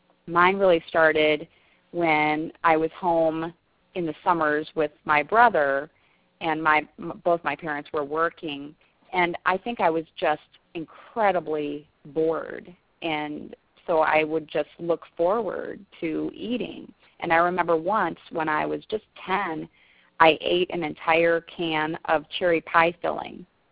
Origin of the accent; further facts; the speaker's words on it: South Dakota, United States; now in Missouri, United States; I'm from South Dakota, and people always assume that I like the cold weather, and no, I don't. I'm very happy to be living in Missouri now.